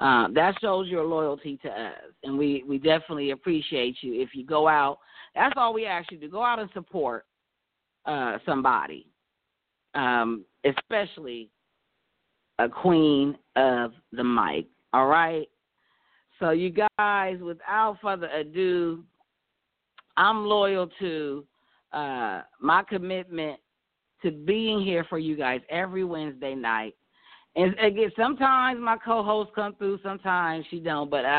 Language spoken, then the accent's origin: English; Ohio, United States; I don't know. I'm from Ohio.